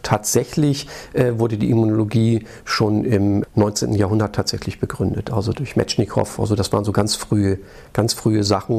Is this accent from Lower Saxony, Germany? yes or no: no; Schleswig-Holstein, Germany; also born or lived in Recklinghausen; ich bin in Recklinghausen geboren, das ist wohl richtig, aber mit 14 Tagen habe ich mir gesagt, der Norden ist doch hübscher und bin dann in Schleswig-Holstein aufgewachsen. Also ich fühle mich als Norddeutscher.